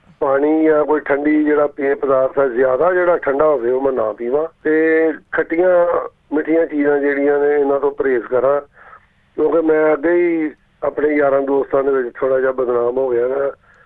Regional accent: Amritsar, Punjab, India; now in Melbourne, Australia; basically ਮੈਂ ਅੰਮ੍ਰਿਤਸਰ ਤੋਂ ਹਾਂ ਜੀ ਅਤੇ ਮੈਲਬਰਨ ਹੁਣ ਰਹਿ ਰਿਹਾ

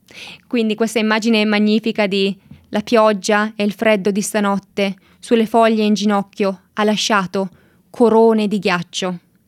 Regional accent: Lombardy, Italy; accent: Valsabbino; il mio dialetto in particolare è il dialetto valsabino, perché Brescia, la provincia di Brescia è molto molto grande

